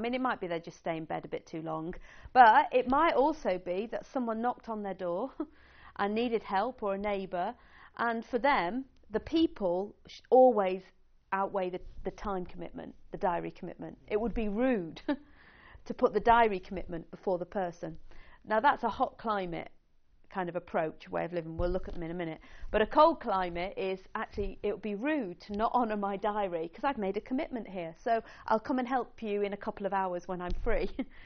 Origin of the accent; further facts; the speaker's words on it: Israel; moved away as an adult; now in United States; tell me, what was it like growing up in Israel? Of all conversation openers, this was my least favourite. I've been hearing it ever since moving to the States to begin my university studies.